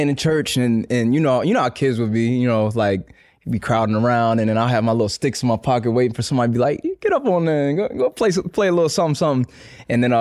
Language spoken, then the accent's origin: English; Marlton, New Jersey, United States; Yup. Marlton, New Jersey.